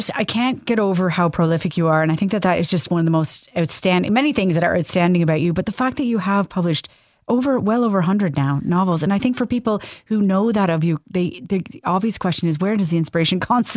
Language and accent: English; Canada; because I'm originally from Canada, it's like a language that you have that's in common